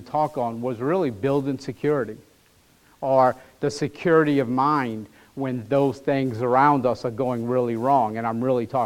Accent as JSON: {"language": "English", "region": "Louisiana", "country": "United States", "said": "I'm from Louisiana."}